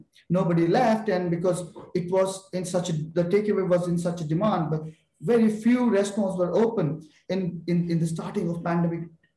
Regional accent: Delhi, India; And in India, when I was growing in India, in that competitive, you kno

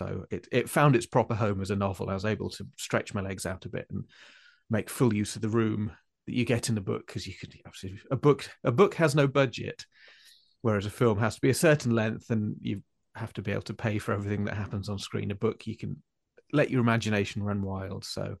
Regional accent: East Midlands, United Kingdom; But I grew up in Lincolnshire, so it's very much based on that kind of flat, wild, rural Lincolnshire countryside with the little island villages.

